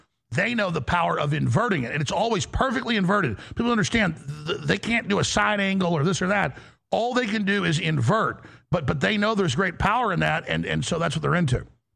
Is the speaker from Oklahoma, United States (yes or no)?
no; Dallas, Texas, United States; growing up in Dallas, I was good-looking, whole nine yards